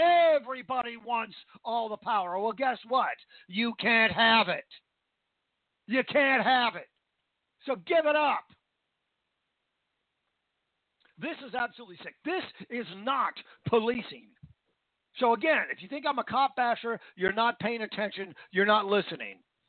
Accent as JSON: {"language": "English", "town": "Vancouver", "region": "Washington", "country": "United States", "tie": "born or raised there", "said": "I grew up in Vancouver, Washington, and Portland always hated it."}